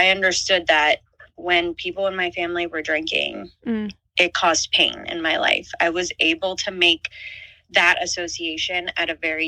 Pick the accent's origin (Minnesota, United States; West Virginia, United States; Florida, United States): West Virginia, United States; I grew up in West Virginia. I'm a 90s baby. I was born in the 80s, but grew up in the 90s.